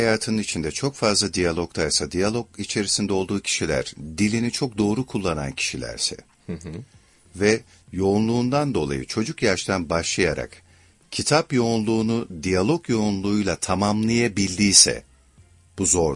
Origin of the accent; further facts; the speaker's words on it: Ankara, Turkey; ben doğma büyüme Ankaralı birisi olarak söylüyorum bu arada, çok da seviyorum Ankara'yı